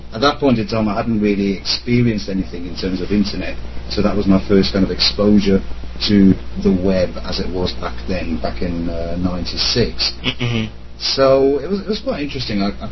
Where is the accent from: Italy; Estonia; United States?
Italy; also born or lived in Germany / Switzerland; now in United Kingdom; I'm originally German, but I grew up in Italy and then went to school in Switzerland before ending up over here in the UK.